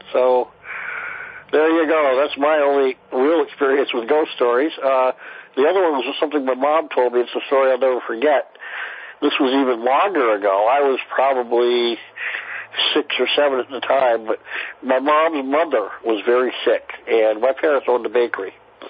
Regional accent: Vermont, United States

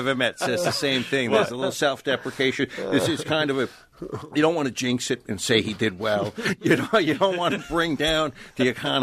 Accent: Long Island, New York, United States; Like, I come from Long Island, Ashkenazi Jew.

